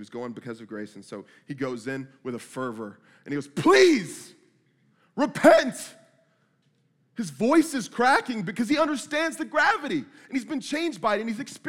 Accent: Vallejo, California, United States; We grew up poor. We grew up in Vallejo, California, only city without a police force in California at this point. It was a very rough place to live.

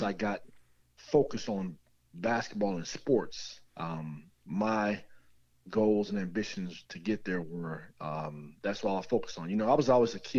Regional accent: Denver, Colorado, United States; Life for me growing up in Denver, Colorado was pretty tough.

